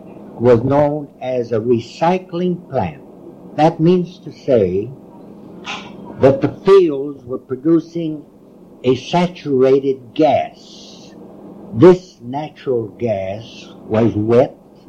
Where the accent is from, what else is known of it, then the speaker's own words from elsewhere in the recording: Mexico; also born or lived in El Paso / Venezuela; now in United States; I was born in El Paso, Texas, reared in Mexico. My education was acquired part in Mexico, Texas, and Venezuela.